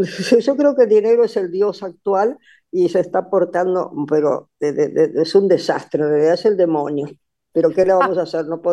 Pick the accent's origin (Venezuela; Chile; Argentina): Argentina; somos el país de Borges